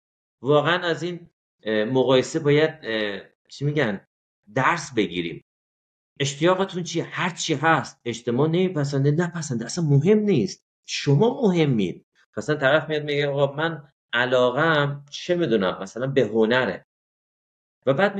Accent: Iran; بعد گفت تو اهل کجایی؟ گفتم اهل ایران.

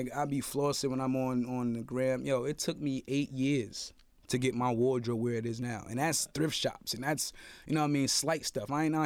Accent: Chicago, Illinois, United States; He was from Chi-Town, you know, I'm from Chicago.

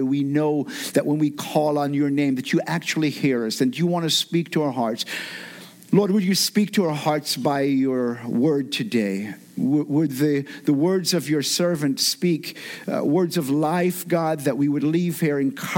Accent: Jamaica; accent: Jamaican; moved away; I'm originally from Jamaica. I've lived here most of my life, but when I'm around Jamaicans, it comes out a lot thicker.

